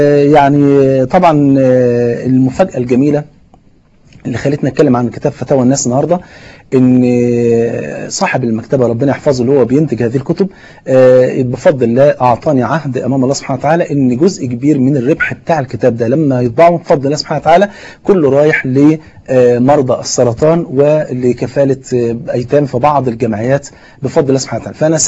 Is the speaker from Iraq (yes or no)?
no; Egypt; خصوصا عندنا في مصر هنا الفول عندنا هنا فرض عين